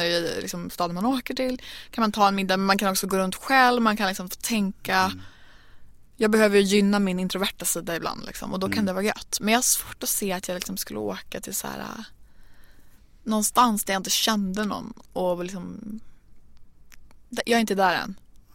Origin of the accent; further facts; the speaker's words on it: Örnsköldsvik, Västernorrland County, Sweden; Örnsköldsvik där jag är uppvuxen